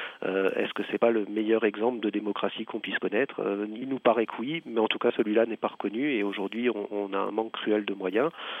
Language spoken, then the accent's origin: French; Grand Est, France; Ah, mais chez nous, dans le Bas-Rhin, en tout cas, c'est une espèce qui, et c'est unique en France, n'est pas chassable.